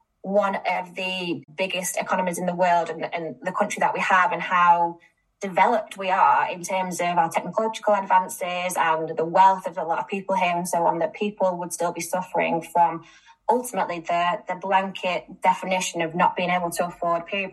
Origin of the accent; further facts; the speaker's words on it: Manchester, North West England, United Kingdom; I am a Northerner. I'm from Manchester